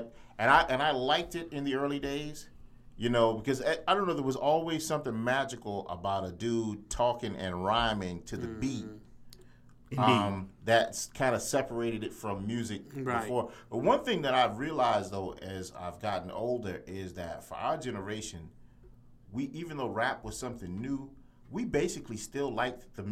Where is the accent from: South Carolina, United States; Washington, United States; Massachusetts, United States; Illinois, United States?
South Carolina, United States; Charleston; I grew up outside of Charleston, South Carolina, so I was not in a major metropolitan area like you guys were.